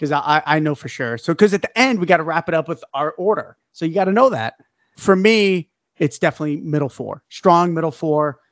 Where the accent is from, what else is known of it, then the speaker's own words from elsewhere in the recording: New York, United States; accent: New York; Ooh, my accent came out there a little bit. My New York accent.